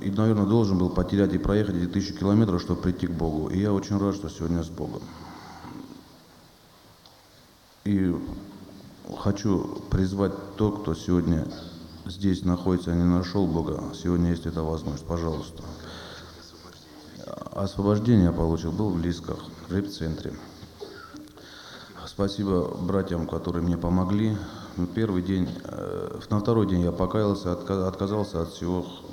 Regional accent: Sukhumi, Abkhazia, Georgia; now in Voronezh, Russia; Я армянин из Сухуми.

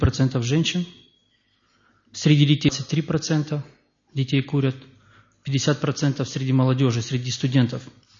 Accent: Krasnodar, Krasnodar Krai, Russia; moved away as an adult; also born or lived in Moscow; Я родился в Москве, вырос в Краснодаре.

